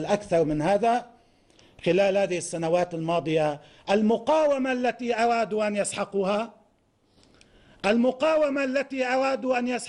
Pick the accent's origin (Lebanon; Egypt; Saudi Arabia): Lebanon